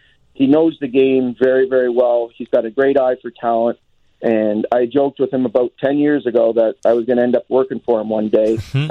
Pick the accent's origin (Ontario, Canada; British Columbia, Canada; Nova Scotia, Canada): Ontario, Canada; Hamilton; We're both from Hamilton, Ontario.